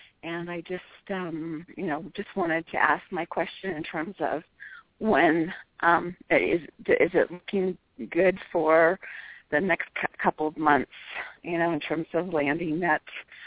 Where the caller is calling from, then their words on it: San Jose, California, United States; I'm calling from San Jose, California.